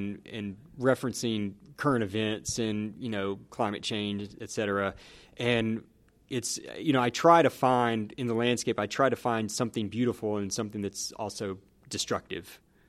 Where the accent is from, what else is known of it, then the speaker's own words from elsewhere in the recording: Newton, Mississippi, United States; I grew up in Newton, Mississippi, and I took art from a wonderful art teacher, Dottie Armstrong